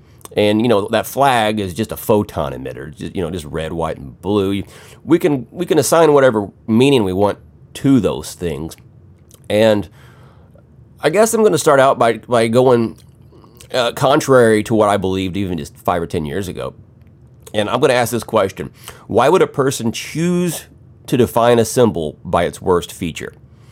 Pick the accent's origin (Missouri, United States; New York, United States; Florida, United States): Missouri, United States; I was raised here. I'm born and raised in Missouri, never really left.